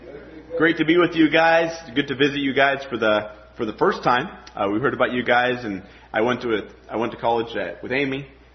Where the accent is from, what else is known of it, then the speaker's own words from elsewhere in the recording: Bolivia; first language Spanish; English is a second language; I went back to my home country of Bolivia. So I was born and raised there. My first language and my culture, in a sense, is actually Hispanic. I look white, but I feel Hispanic, I tell people.